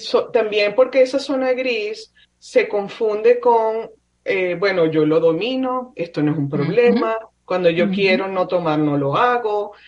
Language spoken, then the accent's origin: Spanish; Venezuela; yo empecé a tomar en mi país, en Venezuela, normalmente en la playa